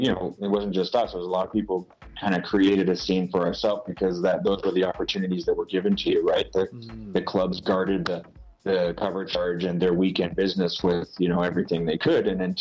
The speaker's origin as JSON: {"language": "English", "town": "Toronto", "region": "Ontario", "country": "Canada", "tie": "born or raised there", "said": "growing up in Toronto"}